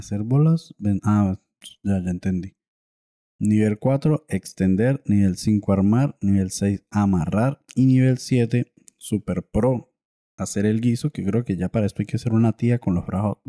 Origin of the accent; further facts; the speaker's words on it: Venezuela; moved away; Como la mayoría, tuve que salir de Venezuela para darme cuenta de lo cool que es la Navidad en Venezuela